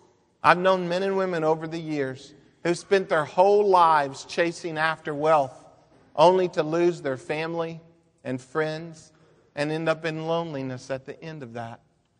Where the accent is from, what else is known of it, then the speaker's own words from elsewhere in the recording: Phoenix, Arizona, United States; I grew up in Phoenix, Arizona, and when I was a little boy, we did not have a professional football team.